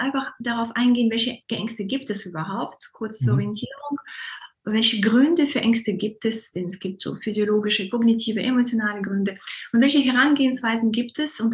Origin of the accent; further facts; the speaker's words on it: Germany; also born or lived in Russia / France; Gebürtig in Russland, aufgewachsen zum Teil in Frankreich, zum Teil in Deutschland.